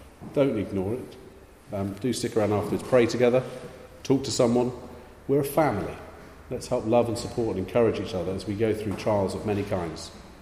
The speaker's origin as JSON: {"language": "English", "region": "South West England", "country": "United Kingdom", "tie": "born or raised there", "said": "I grew up in Cornwall. If you had a sea view, your house was worth more"}